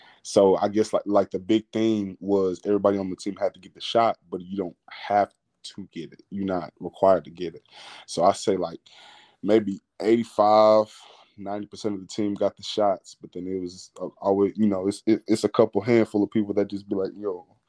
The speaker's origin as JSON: {"language": "English", "town": "Lake Charles", "region": "Louisiana", "country": "United States", "also_born_or_lived": "College Station", "moved": "yes", "said": "I'm from Lake Charles, Louisiana."}